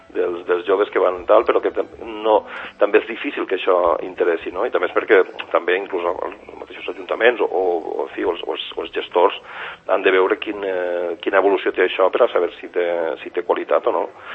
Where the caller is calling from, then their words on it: Finestrat, Valencian Community, Spain; 2 a Alacant, que és d'on estic parlant, des de Finestrat o la Vila Joiosa, que d'on soc